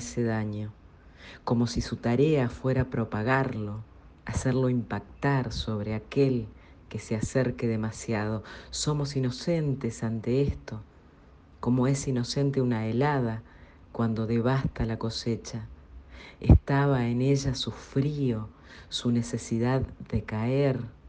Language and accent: Spanish; Resistencia, Chaco, Argentina; de Resistencia, Chaco, Argentina.